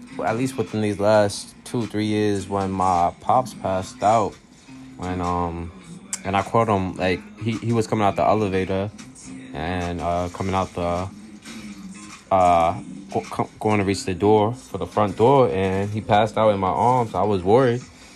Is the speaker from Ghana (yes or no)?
yes; Ghana; now in Bronx, United States; from the Bronx, from Ghana.